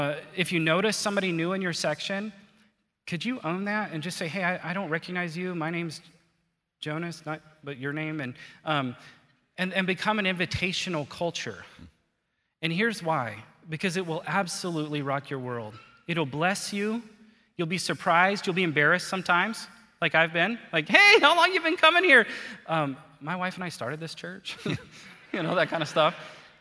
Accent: Fargo, North Dakota, United States; I'm from South Fargo, y'all.

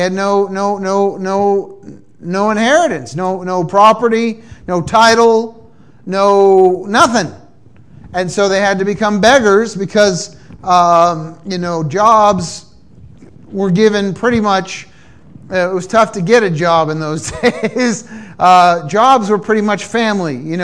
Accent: Massachusetts, United States; I'm from Massachusetts, but I got here as quick as I could.

